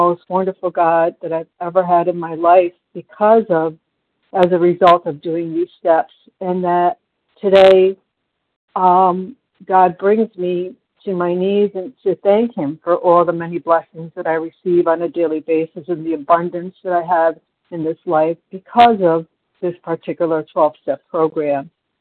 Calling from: New York, United States; from New York.

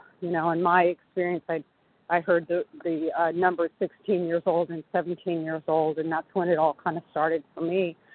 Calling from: California, United States; I am in California.

